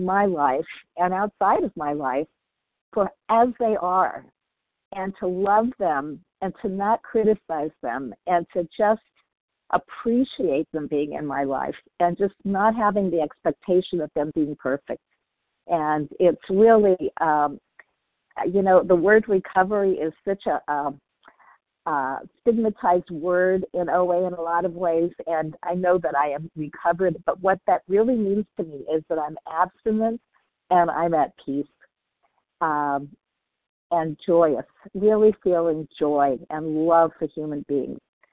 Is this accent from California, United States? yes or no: yes; Southern California, California, United States; as I'm from Southern California.